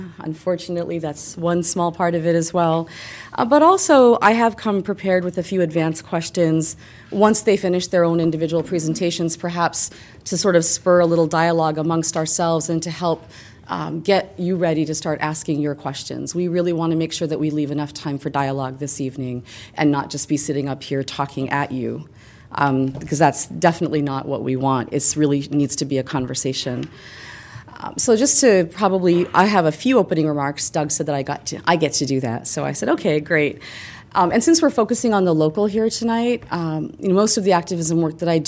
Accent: Canada; you know, I grew up in Canada.

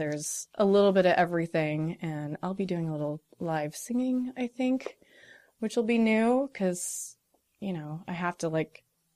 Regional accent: Rolling Prairie, Indiana, United States; I was raised in Rolling Prairie, Indiana.

